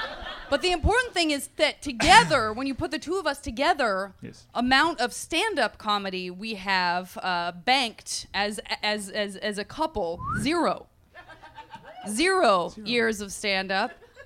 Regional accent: Tucson, Arizona, United States; Wait a minute. I'm from Tucson.

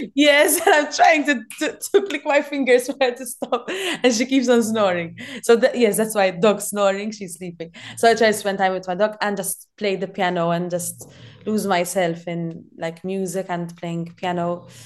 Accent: Gozo, Malta; I'm also from Gozo, so I need to keep on traveling between Malta and Gozo.

